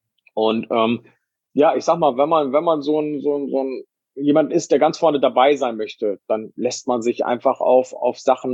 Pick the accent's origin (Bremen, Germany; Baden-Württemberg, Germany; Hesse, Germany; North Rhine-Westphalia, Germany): Bremen, Germany; Also ich komme ja ursprünglich aus Bremen